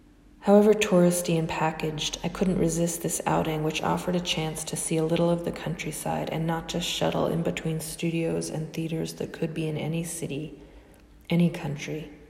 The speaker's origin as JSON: {"language": "English", "region": "Maine", "country": "United States", "tie": "born or raised there", "said": "I was all set to tell you that my home state has the distinction of having the only fjord on the entire eastern seaboard."}